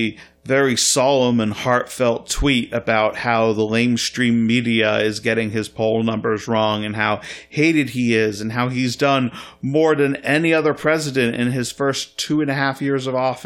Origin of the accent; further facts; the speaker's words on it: Scotland, United Kingdom; I wish I could be like, I'm Scottish. I'm not one of the bad ones. But we're all lumped into the United Kingdom.